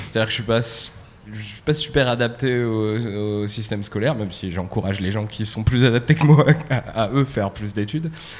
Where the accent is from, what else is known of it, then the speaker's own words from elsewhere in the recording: Île-de-France, France; now in Bordeaux, France; Alors, donc je viens de Bordeaux. Enfin, à la base, je viens de région parisienne, mais ça fait presque 20 ans que je suis à Bordeaux.